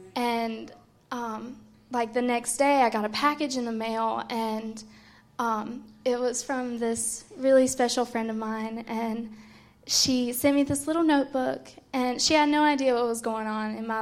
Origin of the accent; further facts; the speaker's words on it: North Carolina, United States; I'm from North Carolina